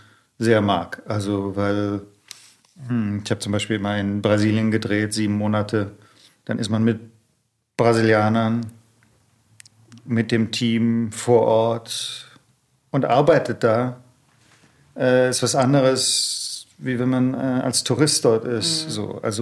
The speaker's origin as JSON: {"language": "German", "town": "Stuttgart", "region": "Baden-Württemberg", "country": "Germany", "tie": "born or raised there", "also_born_or_lived": "Tübingen", "lives_now": "Berlin, Germany", "said": "Ich bin in Stuttgart aufgewachsen."}